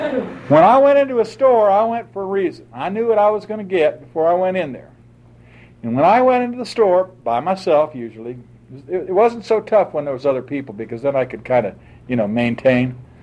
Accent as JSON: {"language": "English", "town": "Los Angeles", "region": "California", "country": "United States", "said": "A little of my background, I'm from Los Angeles originally."}